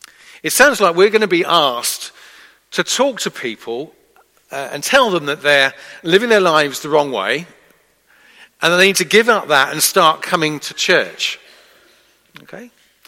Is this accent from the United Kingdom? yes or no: yes; Isle of Wight, South East England, United Kingdom; I grew up on the Isle of Wight